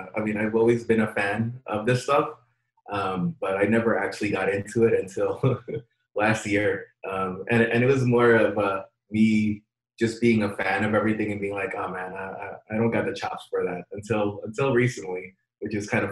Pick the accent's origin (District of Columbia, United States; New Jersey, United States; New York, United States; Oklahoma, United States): New York, United States; Queens; also born or lived in Long Island; this was like when I moved from Queens, just kind of more of the urban area of New York to Long Island, which is more suburban.